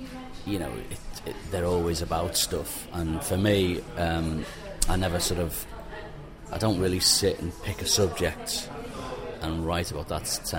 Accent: Liverpool, North West England, United Kingdom; it's about growing up in Liverpool, really, 77 punk rock, you know, and that's really where, you know, I kind of wandered into town when I was 15, 16, down to Matthew Street

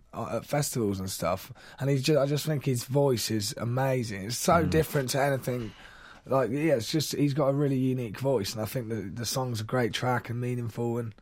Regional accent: Rugby, West Midlands, United Kingdom; born there; also born or lived in Cornwall; now in London, United Kingdom; Well, I'm 23 now. I feel like I've aged quite a bloody bit in the last couple of years. But yeah, I was born in Rugby. I moved around quite a lot when I was growing up. Ended up in Cornwall. And then I moved to London

